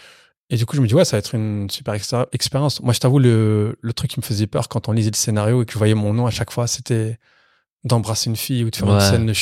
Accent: Cergy, Île-de-France, France; ils disent que je viens de Cergy

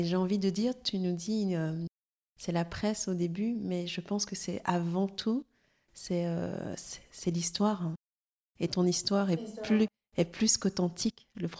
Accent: Benin; les jeunes filles chez moi au Bénin

